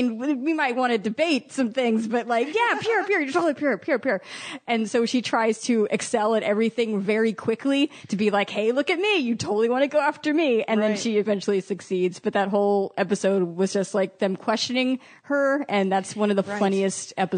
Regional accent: Baltimore, Maryland, United States; Baltimore?

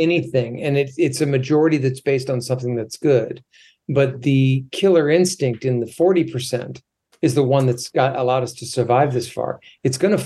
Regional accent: New Canaan, Connecticut, United States; also born or lived in Los Angeles; I grew up in New Canaan, Connecticut, the whitest town in the world.

